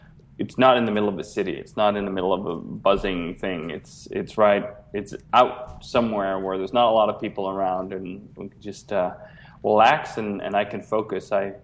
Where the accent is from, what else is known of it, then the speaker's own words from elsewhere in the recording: Copenhagen, Capital Region, Denmark; moved away as an adult; I grew up in Copenhagen, Denmark. So, I mean, there's about 1.2 million people or something there, which I guess is somewhat of a sizable city, certainly not Chicago, but it's a nice place as well. I enjoyed the 25 years that I spent there